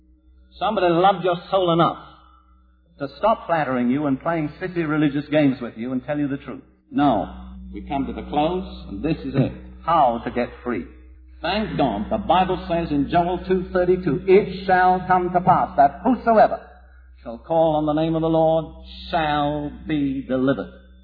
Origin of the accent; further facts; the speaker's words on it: United Kingdom; Now, I can say this, I'm British, I'm not American.